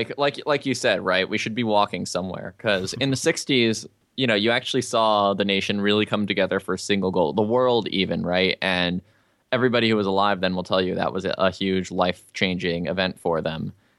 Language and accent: English; Albuquerque, New Mexico, United States; I'm from Albuquerque, man.